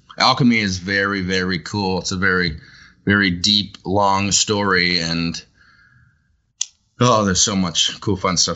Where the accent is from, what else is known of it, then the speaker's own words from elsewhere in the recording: New York, United States; I'm just a New Yorker who's trying to take care of my family